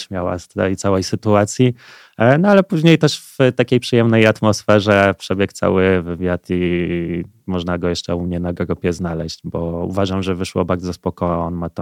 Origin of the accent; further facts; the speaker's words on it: Warsaw, Masovian Voivodeship, Poland; Ja mówię, w Łodzi, ale jestem z Warszawy.